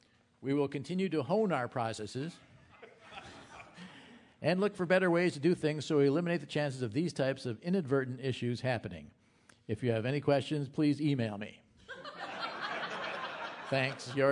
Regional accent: Canada; You end up being Canadian at the strangest time.

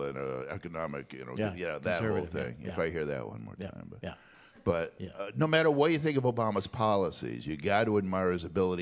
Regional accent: Waukesha, Wisconsin, United States; now in San Francisco, United States; It's weird because I'm from Wisconsin. I'm from outside of Milwaukee, Waukesha, which is, you know, a little to the right of Pol Pot. So, and I live in San Francisco now

